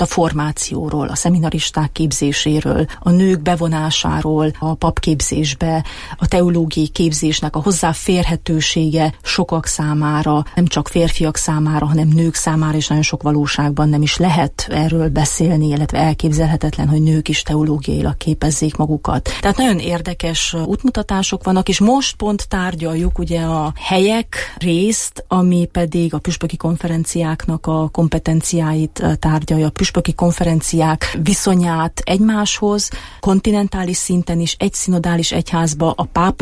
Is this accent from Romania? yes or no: yes; Romania; hogy hát magyar vagyok Romániából